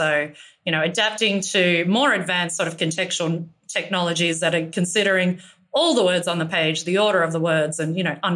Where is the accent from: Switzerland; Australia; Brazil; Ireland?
Australia; Melbourne, Victoria; now in New York, United States; I would have to say Melbourne, and not because I'm from Melbourne. I have lived in a lot of different cities and countries